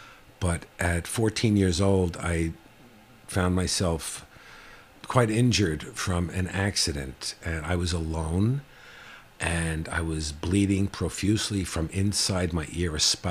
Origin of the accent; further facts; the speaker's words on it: New York, United States; I found my brothers in the local malt shop or candy store, since we're from New York, having coffee and English muffins.